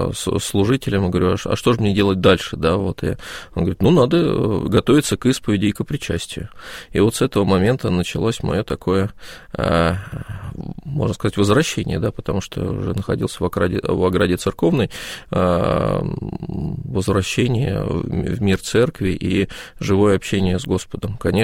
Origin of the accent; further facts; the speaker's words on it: Saint Petersburg, Russia; когда я вернулся в родной город на Неве, остался один без родителей